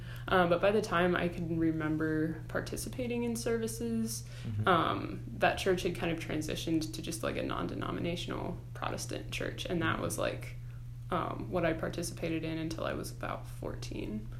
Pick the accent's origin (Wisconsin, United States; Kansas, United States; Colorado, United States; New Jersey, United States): Kansas, United States; Hillsboro; now in Lawrence, United States; So I grew up in Hillsboro, Kansas, but I've lived in Lawrence for about the past 6 years. Okay. But that's where I would say I was from.